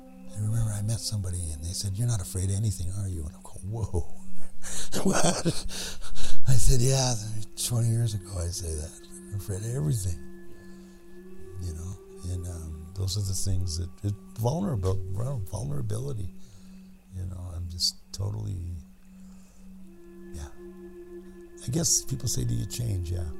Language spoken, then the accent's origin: English; Forks, Washington, United States; I'm from Forks.